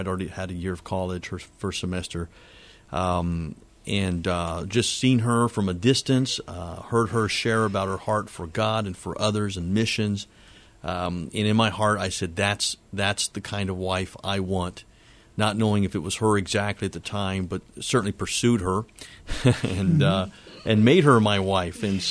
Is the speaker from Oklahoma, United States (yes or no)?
yes; Oklahoma, United States; also born or lived in Texas; Well, I grew up in the plains of Oklahoma. I am an Okie. I was born in Texas. My parents, when I was about a year old, we moved to Oklahoma. And I was raised in the country.